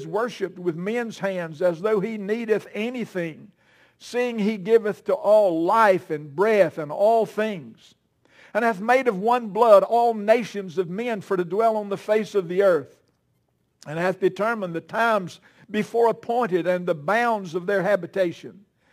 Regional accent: Valdez, North Carolina, United States; And Wendy's from my hometown. We're both from Valdez, North Carolina.

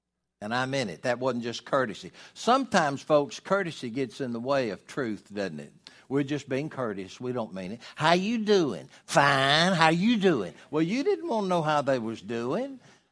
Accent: United States; So I'm thankful for all that is mine as an American

